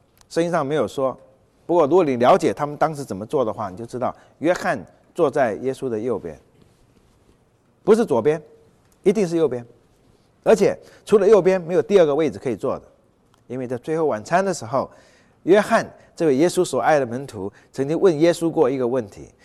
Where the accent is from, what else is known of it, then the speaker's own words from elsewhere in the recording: China; 虽然我们中国人坐桌子跟西方人不太一样